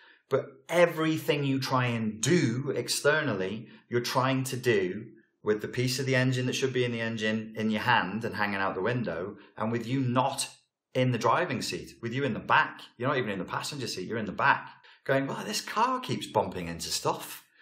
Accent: Portugal; now in United Kingdom; I was raised in Portugal. I was raised in a hot climate.

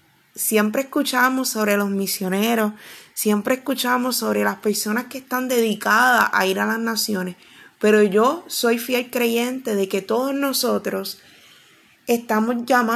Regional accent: Puerto Rico; yo soy puertorriqueña y vivo en esta isla llamada Puerto Rico

